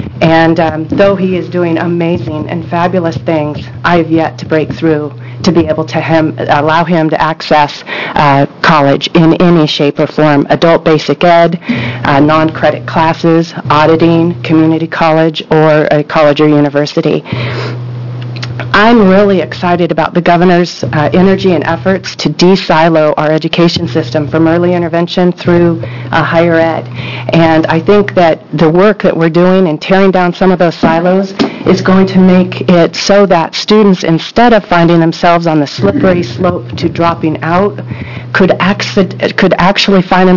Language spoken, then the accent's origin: English; Beaverton, Oregon, United States; I'm from Beaverton, Oregon.